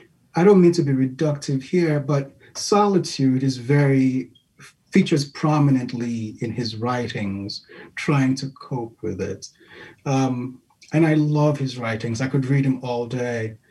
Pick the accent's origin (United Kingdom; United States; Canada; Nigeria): Nigeria; Lagos; in any aspect of any region of Lagos where I'm from, a city near and dear to my heart because it's alive, it's vibrant.